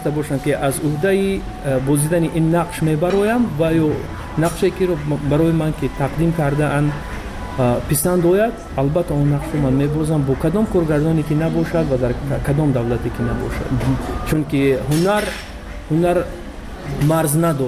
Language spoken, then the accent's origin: Persian; Tajikistan; now in outside Tajikistan; در بیرون از مرز تاجیکستان موسیقی ما رو نزدیکتر میکند با وطنمون